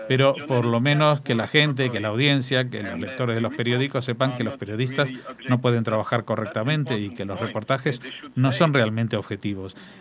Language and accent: Spanish; France; Yo soy de Francia y allí no la quieren poner porque no es lo que quieren mostrar.